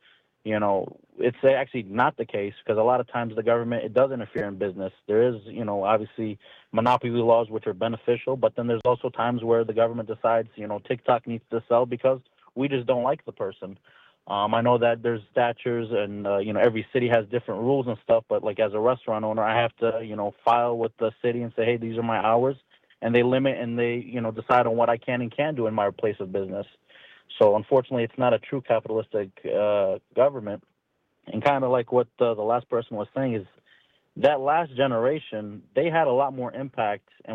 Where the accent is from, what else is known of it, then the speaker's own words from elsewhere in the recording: Oak Creek, United States; I grew up in Oak Creek, and we were fortunate, my family, to buy a house right before the market crash in Oak Creek.